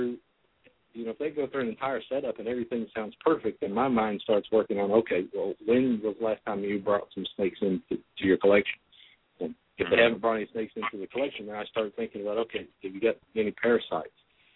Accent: Ohio, United States; also born or lived in Kentucky; I grew up in Ohio and some in Kentucky, but most of my teenage years and that were in Ohio.

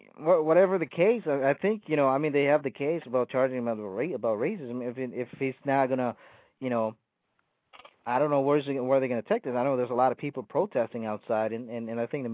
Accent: Philippines; born there; I mean, I'm not born here, but this is, you know, I was born in the Philippines, but I call this country my home now.

